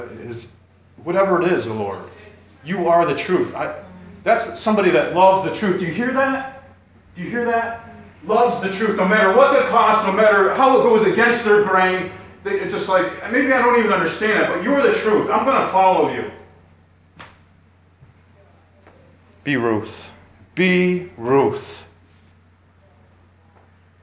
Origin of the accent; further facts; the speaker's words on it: Owego, New York, United States; It's almost like a dream to me when I return back to the place where I grew up in Owego, New York.